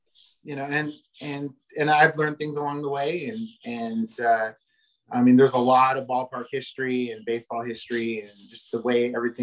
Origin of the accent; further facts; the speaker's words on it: West Coast, United States; growing up on the West Coast.